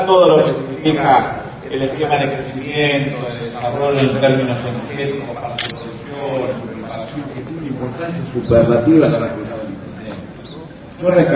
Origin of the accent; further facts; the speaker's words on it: Quilmes, Buenos Aires Province, Argentina; Yo soy de Quilmes y en Quilmes, cuando las cosas pasan